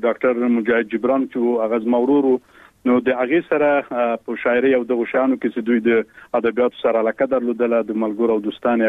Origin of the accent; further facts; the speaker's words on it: Khost, Afghanistan; born there; او زه په خوست ولایت کې پیدا شوی ما او عمر می تقریبا اوس نو 28 کلنې ته برسېږي